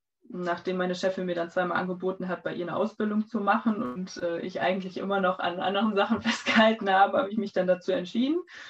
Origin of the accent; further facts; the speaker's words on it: Osnabrück, Lower Saxony, Germany; Ich komme aus Osnabrück, wohne auch seit meiner Geburt sozusagen in Icker. Das ist ein kleines Dorf in der Welmer-Region.